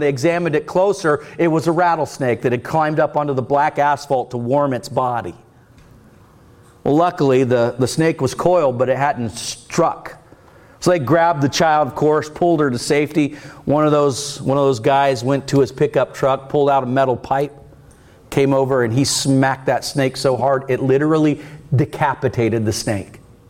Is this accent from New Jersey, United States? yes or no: no; Cocoa, Florida, United States; When I was a boy growing up in Cocoa, Florida, I went to Saturn Elementary School.